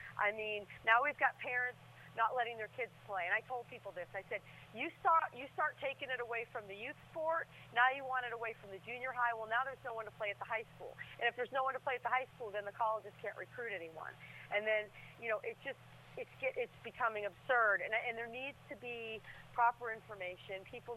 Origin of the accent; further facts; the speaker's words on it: Waterville Valley, New Hampshire, United States; I grew up in Waterville Valley, New Hampshire, and then I went to a boarding school.